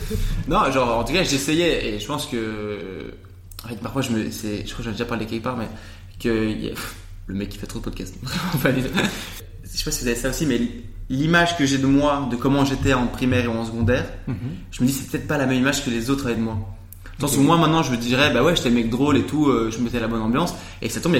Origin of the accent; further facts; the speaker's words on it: Brussels, Brussels-Capital Region, Belgium; born there; Non, je suis né à Bruxelles le 16 décembre 1998.